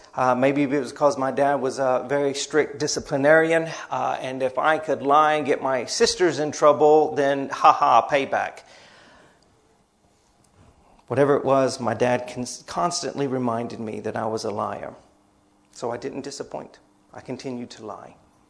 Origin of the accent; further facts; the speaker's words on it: Beaumont, Texas, United States; born there; also born or lived in Arkansas; I was born in Texas. Beaumont, Texas, just north of Houston, if you know where that is. My parents moved back to Arkansas.